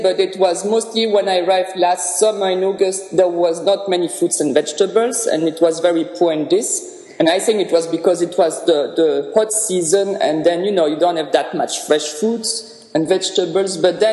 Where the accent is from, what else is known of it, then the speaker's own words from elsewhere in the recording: Belgium; now in Switzerland; We are from Belgium originally, but we bought a place in Switzerland, so our base now is in Switzerland.